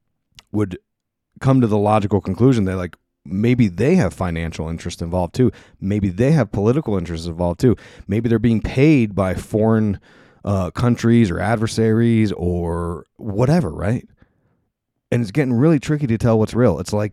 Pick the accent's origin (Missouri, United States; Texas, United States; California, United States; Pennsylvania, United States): Pennsylvania, United States; And of course, PA, my hometown.